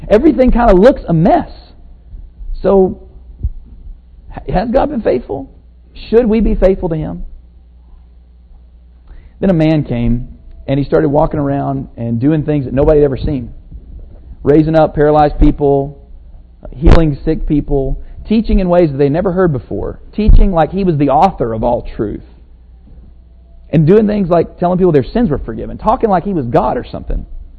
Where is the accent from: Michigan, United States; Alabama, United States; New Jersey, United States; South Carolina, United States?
Alabama, United States; Lacey Spring; I grew up in Lacey Spring, Alabama, so the airport is now a sod farm, so not really an airport anymore.